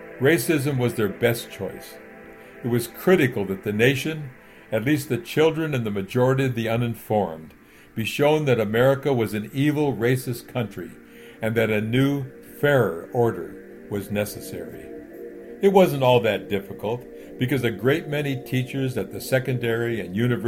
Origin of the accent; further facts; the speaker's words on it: San Jose, California, United States; I was raised in Northern California, specifically the San Jose Bay Area. There was very little racism there.